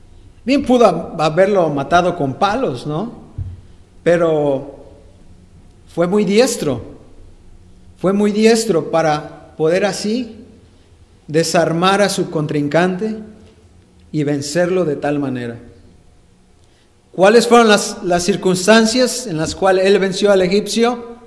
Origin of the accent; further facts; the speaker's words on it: Mexico; Estoy usando muchos modismos mexicanos, claro, porque soy mexicano, ¿verdad?